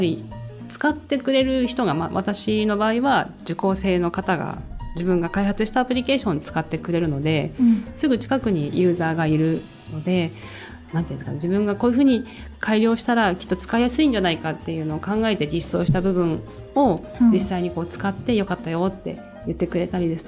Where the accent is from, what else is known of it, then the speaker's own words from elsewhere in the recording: Hachinohe, Aomori, Japan; あの八戸もともと地元ではあったんですけれども、